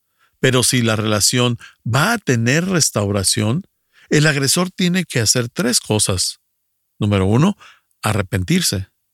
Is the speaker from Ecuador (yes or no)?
yes; Ecuador; soy del Ecuador.